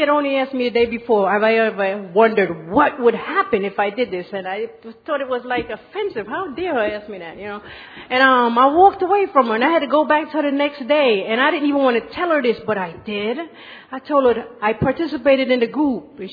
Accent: Bronx, New York, United States; I'm from Bronx, New York, as a matter of fact.

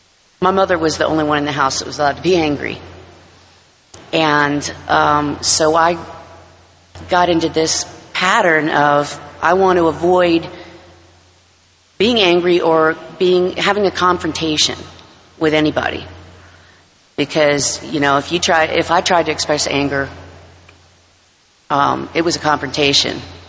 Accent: Anchorage, Alaska, United States; I'm from Anchorage, Alaska, and the traffic in Anchorage is not near what it is here.

